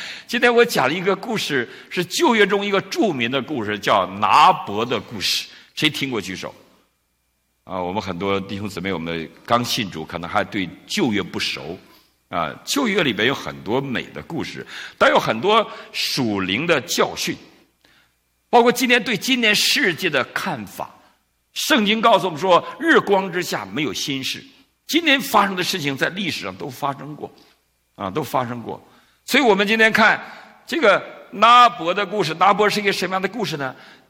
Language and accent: Chinese; China